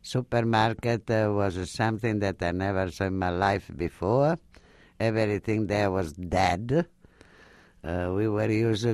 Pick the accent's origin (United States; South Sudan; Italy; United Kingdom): Italy; Cesenatico, Emilia-Romagna; born there; English is a second language; also born or lived in Egypt; Well, I was born in Cesenatico. I left there, that was just a baby, to Egypt.